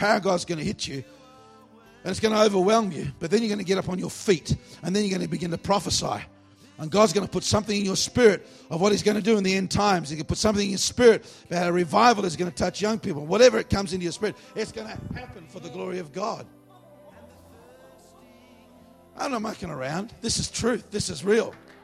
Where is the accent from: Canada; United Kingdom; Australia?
Australia; I want to back my own nation. I'm an Aussie.